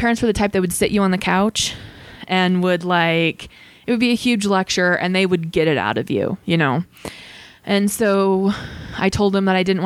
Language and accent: English; Idaho, United States; We had a seminary building because I grew up in Southern Idaho.